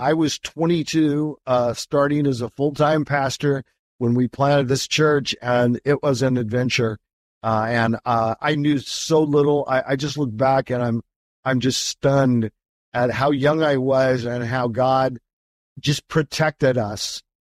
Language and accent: English; Portland, Oregon, United States; Every once in a while, when people find out I'm from Portland